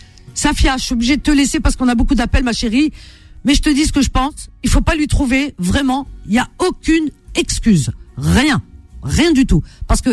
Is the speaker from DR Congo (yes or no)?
no; France; En France il y a des Français, toi, moi, on est Français